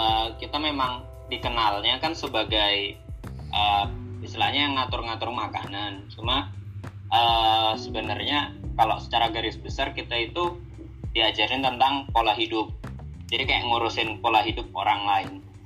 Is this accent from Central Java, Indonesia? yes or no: yes; Semarang, Central Java, Indonesia; asalnya dari Semarang.